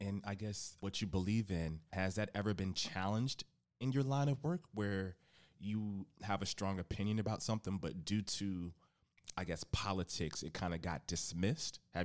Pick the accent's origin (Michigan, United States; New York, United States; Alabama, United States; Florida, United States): Florida, United States; You know, I'm in my little bubble, you know, I'm from Florida.